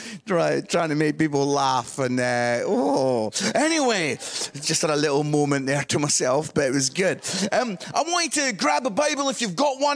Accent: Musselburgh, Scotland, United Kingdom; I'm from Musselburgh, just outside Edinburgh.

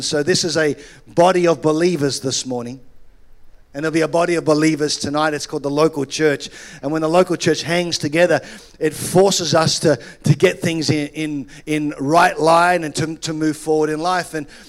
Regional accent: Australia; now in United Kingdom; When I was growing up in Australia, as you can tell, a few months ago, Jody and I became British citizens. So we are now calling ourselves Scozzies, Scottish Aussies.

